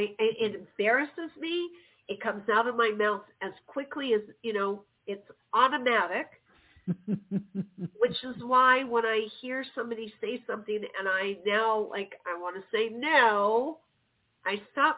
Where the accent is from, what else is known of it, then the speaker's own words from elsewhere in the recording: Chicago, Illinois, United States; I'm from Chicago.